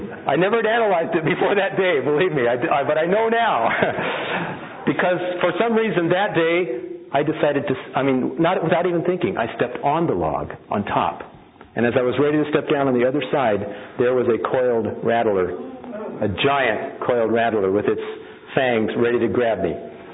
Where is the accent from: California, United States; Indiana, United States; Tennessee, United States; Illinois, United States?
California, United States; And so I grew up in California and pastored in Arizona